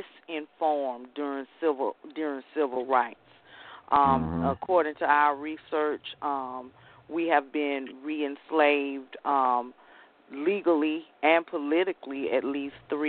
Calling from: Georgia, United States; Greetings. I am enjoying the show. I'm calling from Georgia.

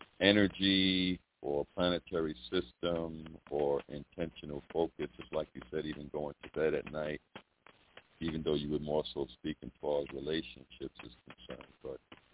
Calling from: South Carolina, United States; I'm calling from South Carolina.

